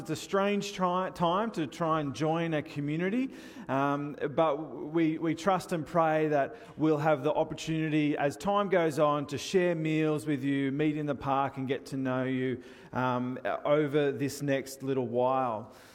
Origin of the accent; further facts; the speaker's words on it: Sydney, New South Wales, Australia; I'm originally from Sydney, growing up at Guymere Baptist Church.